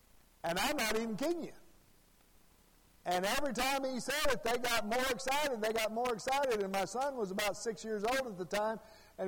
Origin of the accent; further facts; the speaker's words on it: Arkansas, United States; Okay, like I told you before, I'm from Arkansas